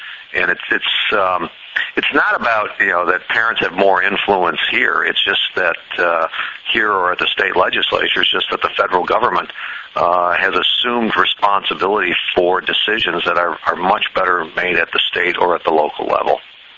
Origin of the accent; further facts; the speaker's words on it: Holland, Michigan, United States; if I'd ever find anybody from my hometown who would actually know the needs, the concerns of education in Holland, Michigan